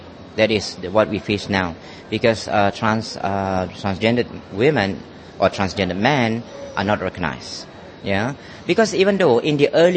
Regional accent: Malaysia; I come from Malaysia, which is a Muslim country

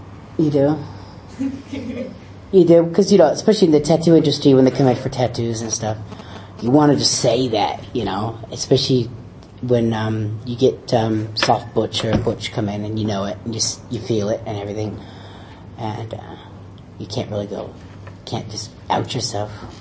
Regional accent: United States; I'm American, so sorry about that.

